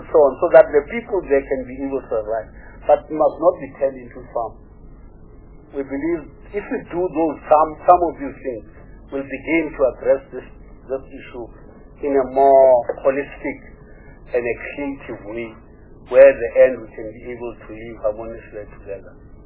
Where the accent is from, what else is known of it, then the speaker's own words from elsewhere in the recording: Free State, South Africa; I come from the Free State, I know, can take you there.